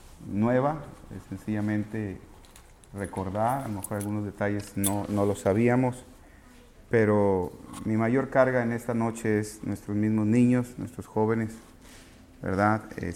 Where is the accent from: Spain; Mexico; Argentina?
Mexico; Tabasco; moved away; Yo recuerdo cuando yo llegué de Tabasco, nada de Halloween, ¿verdad? Aquí aprendimos de Halloween.